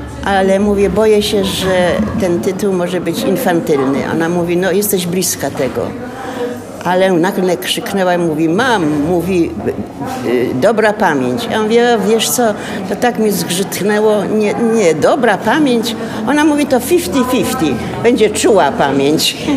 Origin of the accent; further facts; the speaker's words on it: Łódź, Łódź Voivodeship, Poland; ja jestem łodzianką, a studiowałam przez 6 lat, nawet 7 w Akademii Sztuk Pięknych w Gdańsku